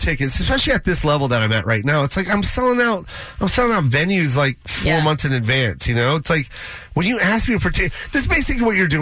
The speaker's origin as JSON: {"language": "English", "town": "Seattle", "region": "Washington", "country": "United States", "tie": "born or raised there", "said": "I love Seattle, my hometown, when I go back because there's something special about it."}